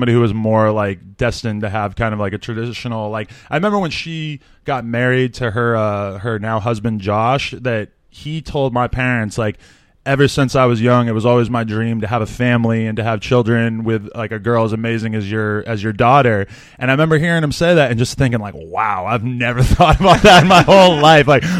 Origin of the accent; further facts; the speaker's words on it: Nashua, New Hampshire, United States; Well, I'm from Nashua, New Hampshire, which is about 30 minutes outside Boston.